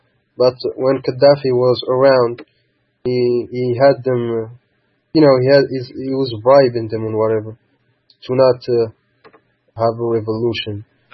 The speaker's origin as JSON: {"language": "English", "country": "Morocco", "said": "Most Americans I tell them that I'm from Morocco, they have no idea where it is, actually."}